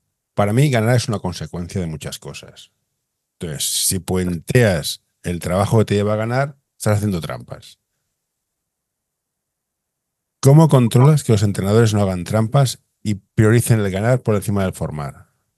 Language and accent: Spanish; Barcelona, Catalonia, Spain; yo soy del Carmelo, ¿eh? Aquí la renta es la que es.